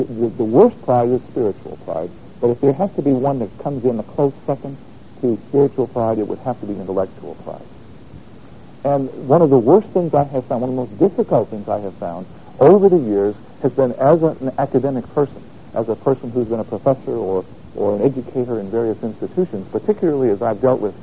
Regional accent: Boston, Massachusetts, United States; I remember growing up in a what I would call the Sons area of the city of Boston, where I grew up, my hometown.

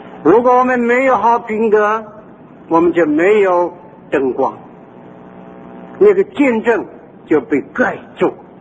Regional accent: Qingdao, Shandong, China; 我的故乡山东青岛

